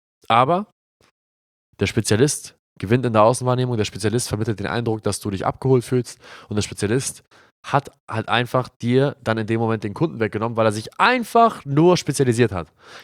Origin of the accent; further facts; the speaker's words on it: Glinde, Schleswig-Holstein, Germany; Wir kommen ja aus Hamburg und da, wo wir wohnen, ist ja 10 Kilometer außerhalb von Hamburg, Glinde-Rheinbeck. Shoutout Glinde.